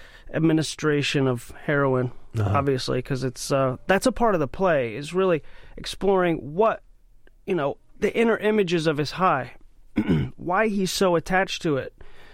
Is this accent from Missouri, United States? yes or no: yes; St. Louis, Missouri, United States; who's from my hometown, St. Louis, and … East St. Louis, since I was a teen.